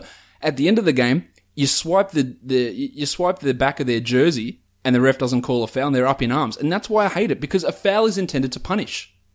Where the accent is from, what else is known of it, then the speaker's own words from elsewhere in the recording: Melbourne, Victoria, Australia; growing up in Melbourne, I grew up in an Australian rules environment, in a footy environment